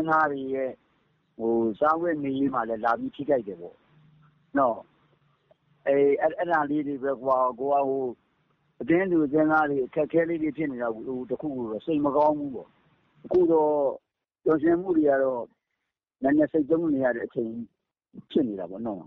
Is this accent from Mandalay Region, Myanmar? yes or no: yes; Mandalay, Mandalay Region, Myanmar; ကျွန်တော်တို့မန္တလေးသားတွေအနေနဲ့ရောပေါ့လေနော်